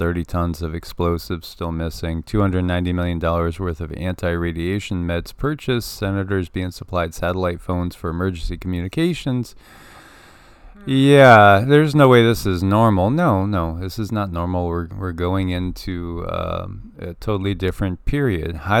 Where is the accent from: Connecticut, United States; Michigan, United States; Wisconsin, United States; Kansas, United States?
Connecticut, United States; in my home state of Connecticut